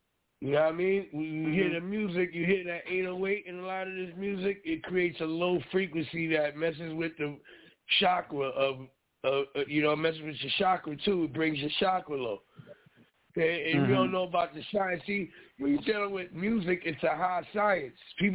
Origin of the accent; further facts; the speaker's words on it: Brownsville, New York, United States; We come from Brownsville. I'm from, you know, Brownsville. I grew up with Mike Tyson. I grew up with Shannon Briggs. I grew up with Riddick Bowe. We all, you know, from the same area.